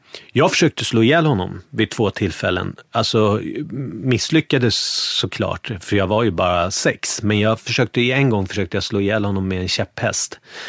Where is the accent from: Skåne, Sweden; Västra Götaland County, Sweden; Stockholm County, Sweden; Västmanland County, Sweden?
Stockholm County, Sweden; Bergshamra; det här är helt annorlunda från där jag kommer från. Från Bergshamra. Där var det mycket mer blandat. Du vet, det var akademikerbarn i Bergshamra. Framförallt i Kungshamra, där jag bodde.